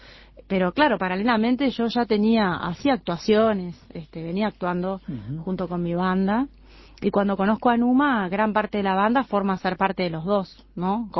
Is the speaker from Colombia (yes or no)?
no; Montevideo, Uruguay; Yo soy de Montevideo, mis padres son del interior. Mi mamá es de Minas y mi papá es de Salto.